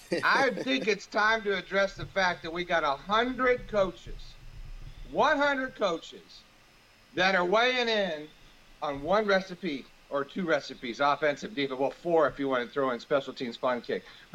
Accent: Colorado, United States; Look, I grew up in Colorado.

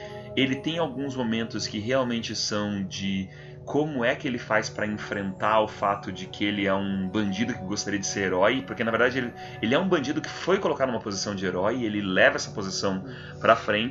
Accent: Brazil; E essa parte em especial, enquanto brasileiro, eu fico dolorido

